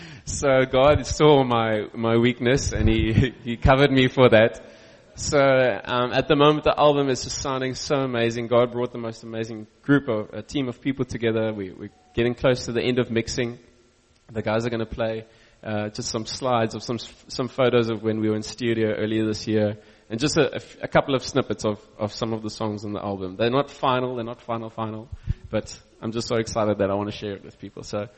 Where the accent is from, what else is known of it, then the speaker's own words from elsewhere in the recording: Stellenbosch, Western Cape, South Africa; I'm from Stellenbosch.